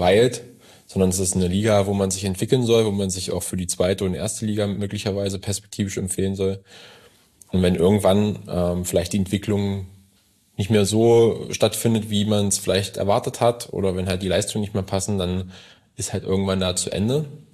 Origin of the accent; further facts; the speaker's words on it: Halle, Saxony-Anhalt, Germany; now in Leipzig, Germany; ist meine Heimat, kann man fast schon sagen. Da bin ich groß geworden.